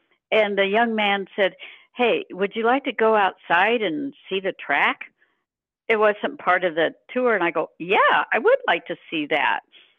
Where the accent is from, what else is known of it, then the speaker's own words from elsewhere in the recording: Illinois, United States; Illinois, I came from Illinois, and I knew they talked about go ball there.